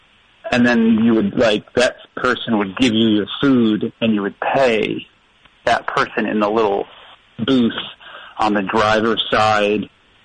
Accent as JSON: {"language": "English", "town": "Point Pleasant", "region": "New Jersey", "country": "United States", "tie": "born or raised there", "said": "Yeah, so I grew up in Point Pleasant, New Jersey."}